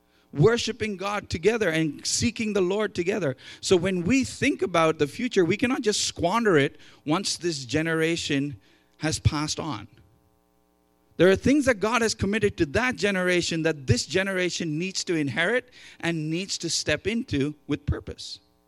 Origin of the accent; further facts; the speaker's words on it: India; also born or lived in England; because I come originally from India by way of England.